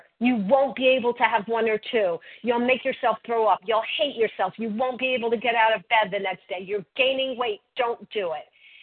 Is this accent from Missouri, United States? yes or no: no; Miami, Florida, United States; I grew up in Florida, you know, like any good Miami girl, worshiping the sun, getting suntans